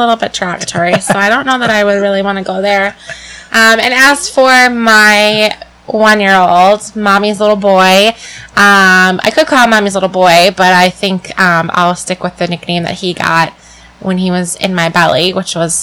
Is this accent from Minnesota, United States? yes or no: yes; Minnesota, United States; moved away as an adult; now in Arizona, United States; I grew up in Minnesota, and I lived here for pretty much all my life.